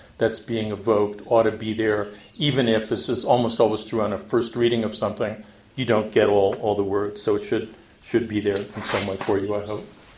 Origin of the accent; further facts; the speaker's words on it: New York, United States; That's hard for me because I'm from New York